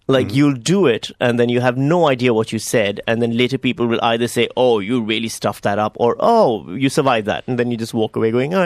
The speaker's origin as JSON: {"language": "English", "country": "Pakistan", "said": "Deep down, I'm still Pakistani. You know, you can take the boy out of Pakistan, but you can't take his parents out of his life."}